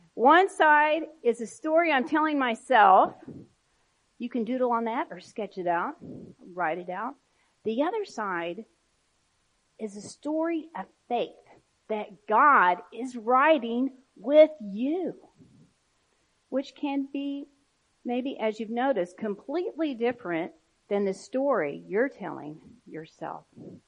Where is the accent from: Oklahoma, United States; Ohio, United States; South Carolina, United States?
Oklahoma, United States; when we lived in Oklahoma growing up on the Kansas-Oklahoma line, we had this big backyard with all these Italian cypress in the back before you went out to the field.